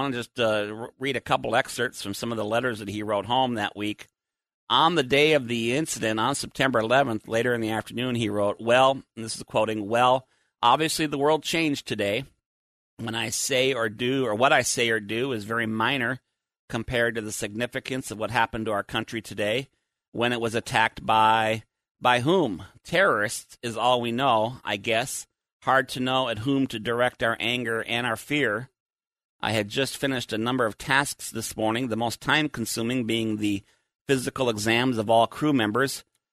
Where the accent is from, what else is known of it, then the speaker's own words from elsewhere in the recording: Minnesota, United States; Growing up in Minnesota, we learned the winter ones so well.